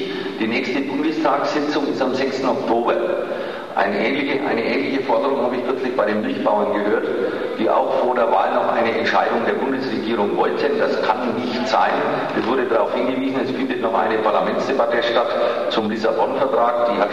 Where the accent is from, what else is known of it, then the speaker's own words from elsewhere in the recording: Dietenhofen, Bavaria, Germany; Ich komme aus Diedenhofen und ich höre auch die Probleme in Großhassach und in Petersaurach. Ich kenne die Gegend sehr gut